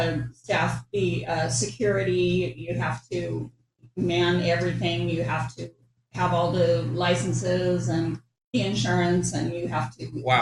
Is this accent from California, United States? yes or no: yes; California, United States; I'm originally from the South Bay area. I own in Torrance, which is down by Redondo Beach in the coastal area of Los Angeles.